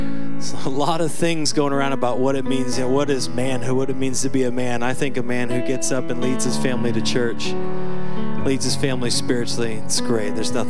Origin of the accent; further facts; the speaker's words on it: Seattle, Washington, United States; where I grew up in Seattle, standing in the rain